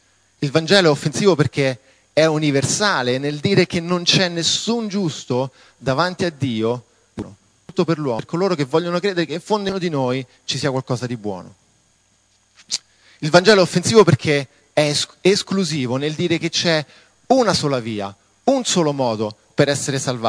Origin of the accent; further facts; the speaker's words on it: Rome, Lazio, Italy; sono di Roma